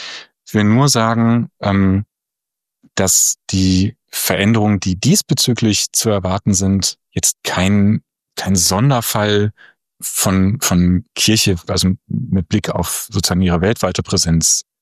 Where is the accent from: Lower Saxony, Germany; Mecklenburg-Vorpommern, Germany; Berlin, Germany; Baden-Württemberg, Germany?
Lower Saxony, Germany; in meiner Heimat im Emsland